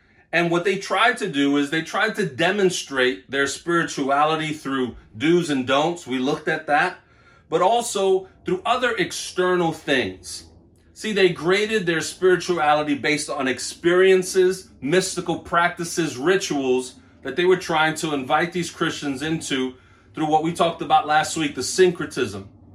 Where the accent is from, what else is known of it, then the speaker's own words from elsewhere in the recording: Brooklyn, New York, United States; For one, I'm a minority. I'm Puerto Rican, and I grew up in New York and Brooklyn, as many of you know.